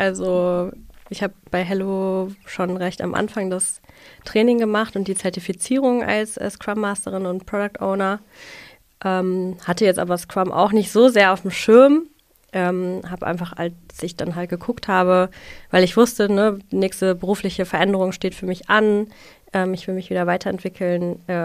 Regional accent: Wiesbaden, Hesse, Germany; Eine total schöne Altbauwohnung hier im tollen Wiesbaden, in meiner Heimat auch.

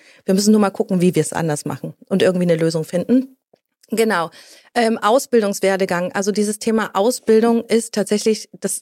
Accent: eastern Germany, Germany; ich bin fast 46, werde jetzt im Januar 46, ich bin in der ehemaligen DDR groß geworden

